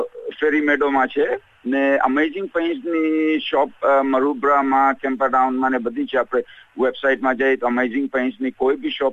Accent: Fiji; હું ફિજીનો છું

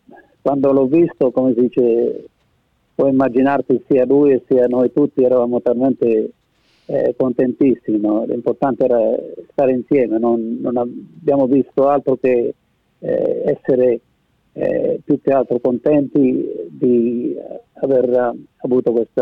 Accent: Sinopoli, Calabria, Italy; born there; Io sono nato a Sinopoli, provincia di Reggio Calabria, nel 5 di maggio 1941.

